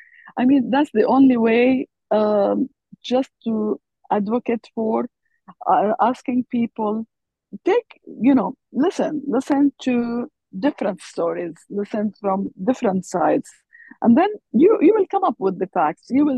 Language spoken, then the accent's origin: English; Palestine; now in United States; it represents me as an American Palestinian woman. And I felt like what they are doing, good causes back home there to help the needy people.